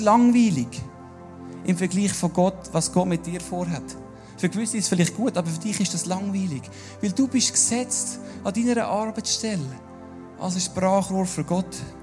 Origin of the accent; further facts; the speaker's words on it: Würenlos, Aargau, Switzerland; Ich bin aufgewachsen in Würenlos.